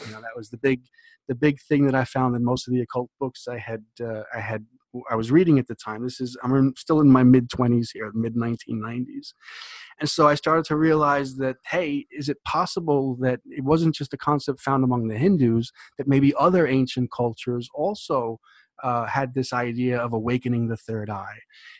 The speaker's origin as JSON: {"language": "English", "region": "New York", "country": "United States", "tie": "born or raised there", "said": "which I had been going to my whole life. I grew up in New York"}